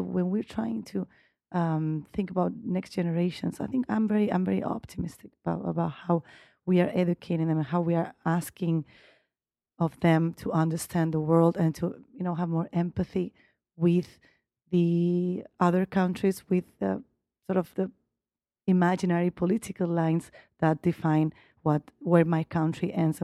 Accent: Balearic Islands, Spain; On an island in Mallorca in Spain.

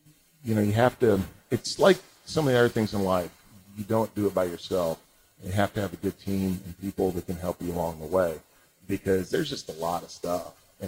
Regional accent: St. Louis, Missouri, United States; I grew up in St. Louis, outside St. Louis. And I watched the baseball Cardinals.

